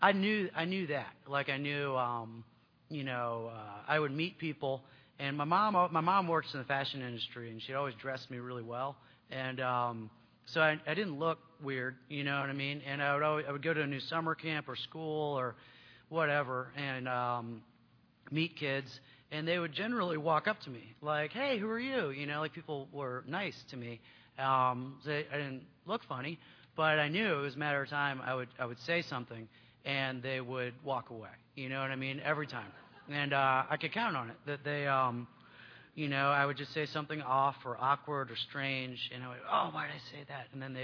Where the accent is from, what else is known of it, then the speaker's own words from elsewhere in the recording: Michigan, United States; born there; I was born in Michigan. I didn't really like being a kid.